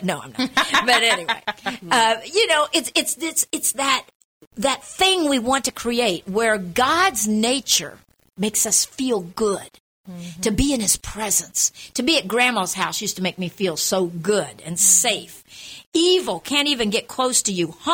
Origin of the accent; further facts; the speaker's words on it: Guatemala; I grew up in Guatemala as a missionary's kid, and we had spiders everywhere.